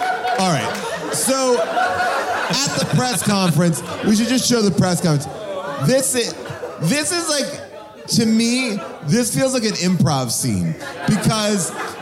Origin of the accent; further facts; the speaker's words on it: Pittsburgh, Pennsylvania, United States; I grew up in Pittsburgh